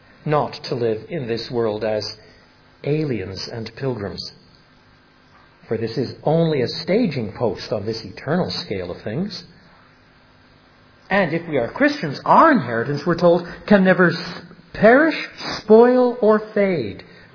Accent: Canada; When I was a boy growing up in Canada in the 1950s

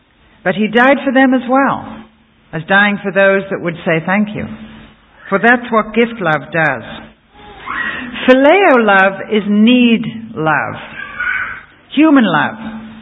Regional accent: England, United Kingdom; I remember reciting this before I was ever a Christian in my school, because we still have prayers in English schools.

